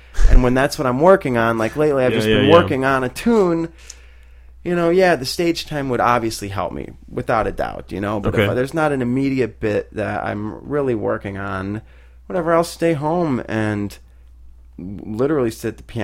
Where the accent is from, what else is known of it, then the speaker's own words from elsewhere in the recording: Wilmette, Illinois, United States; Wilmette, Illinois.